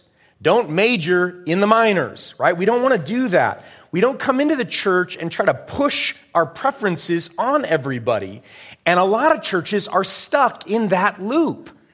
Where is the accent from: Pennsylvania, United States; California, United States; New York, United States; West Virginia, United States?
California, United States; you would not want to go to the churches I grew up in Southern California.